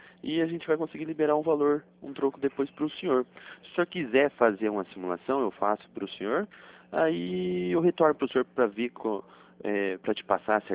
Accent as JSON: {"language": "Portuguese", "town": "Curitiba", "region": "Paraná", "country": "Brazil", "said": "eu sou de Curitiba mesmo."}